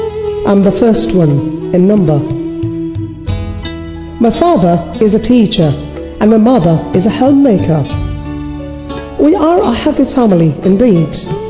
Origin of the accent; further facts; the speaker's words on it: Barguna, Barisal Division, Bangladesh; English is a second language; now in Dhaka, Bangladesh; My birthplace, well, the name of my hometown is Barguna, and you know it is famous for Kuakata. I love my hometown very much because I was born and brought up there.